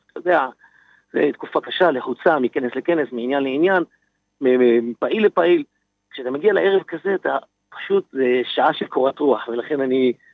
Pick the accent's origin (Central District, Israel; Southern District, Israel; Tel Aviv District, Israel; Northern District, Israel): Southern District, Israel; אני תמיד כשאני בא מהדרום, אני דרומי במקור